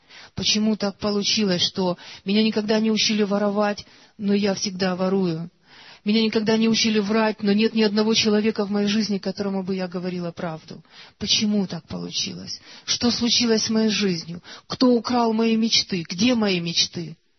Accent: Bucha, Kyiv Oblast, Ukraine; Но вообще мы из Бучи.

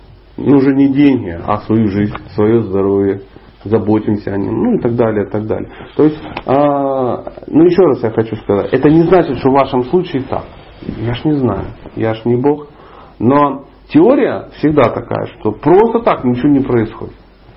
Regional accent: Dnipro, Dnipropetrovsk Oblast, Ukraine; born there; А я родился в Днепропетровске. тоже очень удивительное место.

